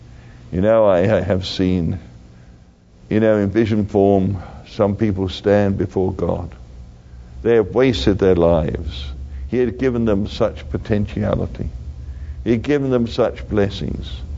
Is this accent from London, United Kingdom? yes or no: yes; London, United Kingdom; You know, being a Londoner and seeing London, you know, attacked by the terrorists